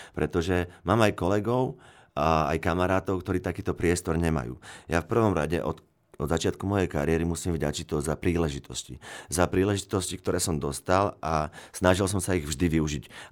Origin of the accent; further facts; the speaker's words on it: Žilina Region, Slovakia; now in Bratislava, Slovakia; ja som z Oravy šiel do veľkého sveta, v mojom prípade ponímaní Bratislavy